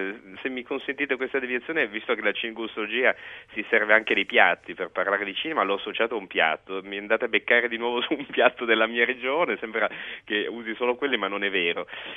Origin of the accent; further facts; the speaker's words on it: Piedmont, Italy; come forse sentite, capite dal mio accento, provengo dalle zone in cui ci sono i migliori rossi italiani, ovvero sia il Piemonte